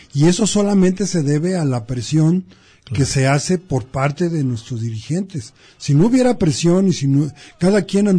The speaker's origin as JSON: {"language": "Spanish", "country": "Mexico", "said": "como mexicano, como productor"}